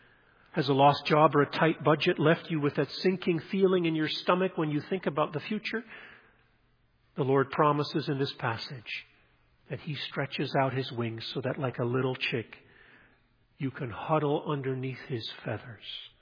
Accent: Nigeria; When growing up in Nigeria and Africa, my dad used to call it the bush telephone.

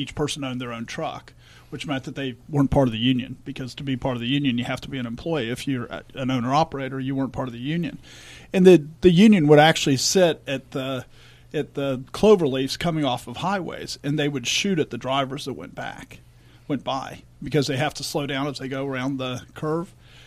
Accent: Northeast, United States; I grew up in the Northeast and went to college in New York.

